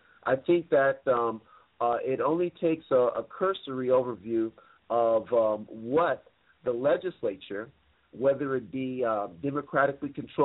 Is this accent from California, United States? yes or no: yes; Los Angeles, California, United States; And they know that, you know, I'm from Los Angeles